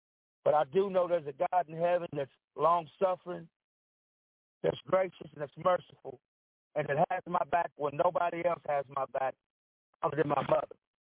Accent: Frankfort, Kentucky, United States; I'm from Frankfort, Kentucky.

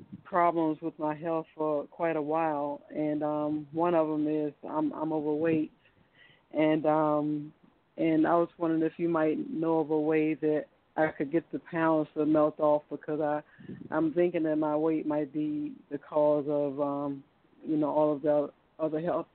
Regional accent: Virginia, United States; saw the V like in Virginia, and I'm from Virginia.

